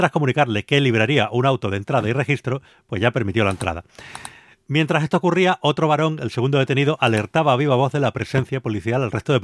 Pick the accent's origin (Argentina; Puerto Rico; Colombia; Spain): Spain; Canary Islands; Ahora bajamos a mi tierra canaria